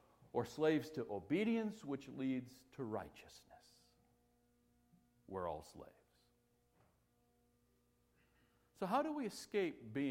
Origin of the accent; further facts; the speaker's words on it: United States; but that would make me an American. But before I'm an American, I'm a Christian.